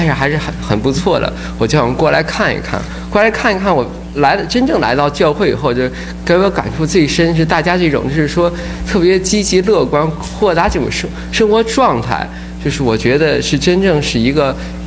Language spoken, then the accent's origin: Chinese; China; born there; 我是出生在大陆的90后吧